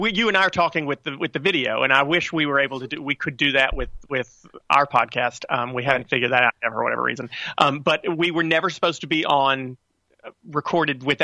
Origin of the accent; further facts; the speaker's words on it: North Carolina, United States; I grew up in North Carolina, still live in North Carolina, and I live in a very progressive area in North Carolina, thank God.